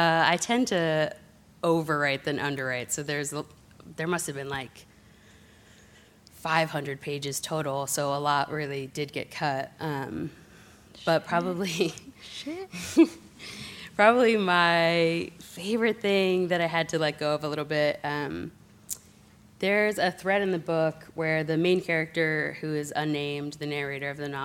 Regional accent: New Jersey, United States; I'm from New Jersey, so obviously I have a little bit of a bias there.

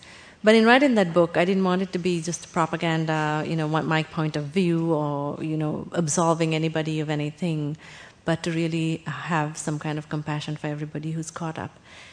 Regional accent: Sri Lanka; moved away as an adult; now in United States; So I grew up in Sri Lanka, and I came to the United States to go to college.

